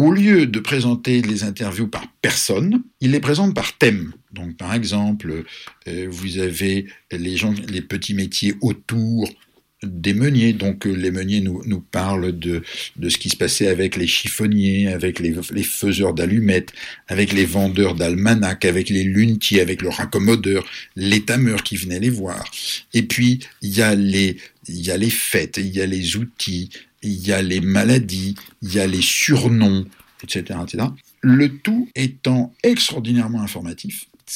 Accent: Paris, Île-de-France, France; Et puisqu'on est parisien

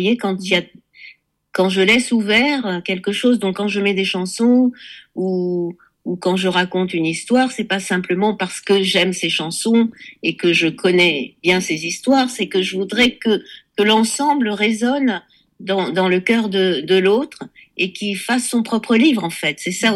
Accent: Tunisia; moved away as an adult; j'ai passé les 6 premiers mois en Tunisie, les derniers mois en Tunisie. Je suis née en Tunisie et j'allais donc faire mes études après le bac à Paris.

